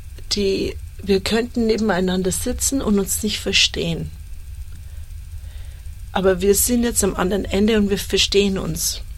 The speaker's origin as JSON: {"language": "German", "region": "Bavaria", "country": "Germany", "lives_now": "Australia", "said": "Ich komme aus Bayern."}